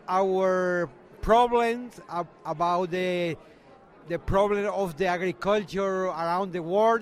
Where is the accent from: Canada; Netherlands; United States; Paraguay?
Paraguay; English is a second language; from Paraguay, South America.